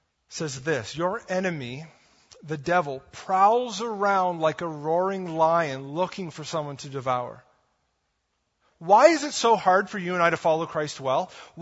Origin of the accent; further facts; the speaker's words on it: Atlantic Canada, Canada; I'm from the East Coast. We don't have traffic jams, right?